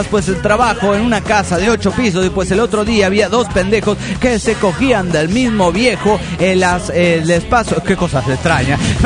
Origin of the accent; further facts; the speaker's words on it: Cochabamba, Bolivia; de Cochabamba, Bolivia.